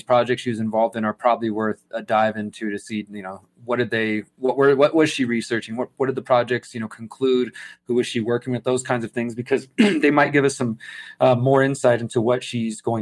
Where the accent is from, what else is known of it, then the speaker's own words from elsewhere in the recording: Texas, United States; So, I mean, I'm from Texas originally, and places like Austin have become like the new, and even Houston